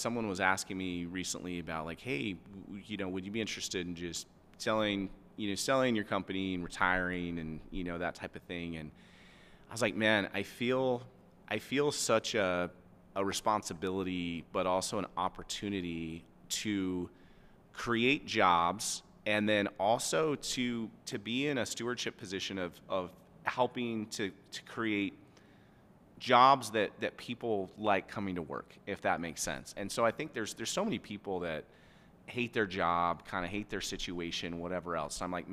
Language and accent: English; Boise, Idaho, United States; I've, you know, born and raised in Boise. I love this valley.